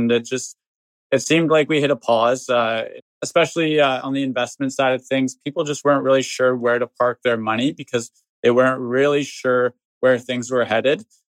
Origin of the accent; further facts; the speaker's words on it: Vancouver, British Columbia, Canada; So I was born and raised in Vancouver and born into a real estate family, I guess.